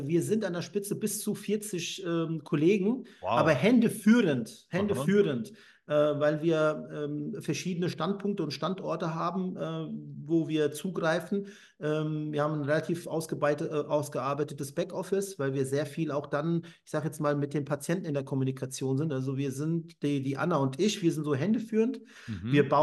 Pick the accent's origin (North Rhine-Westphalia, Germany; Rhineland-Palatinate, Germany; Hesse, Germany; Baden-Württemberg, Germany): Hesse, Germany; Frankfurt; born there; now in Offenbach, Germany; also ich bin gebürtiger Frankfurter Bub, bin aber Wahl-Offenbacher geworden